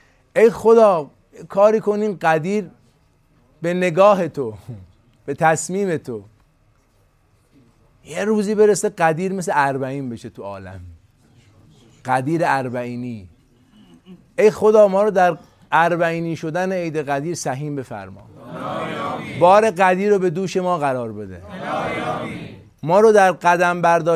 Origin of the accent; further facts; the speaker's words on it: Iran; born there; من در نظام جمهوری اسلامی ایران متولد شدم، تو شیعه خونه امیرالمومنین متولد شدم.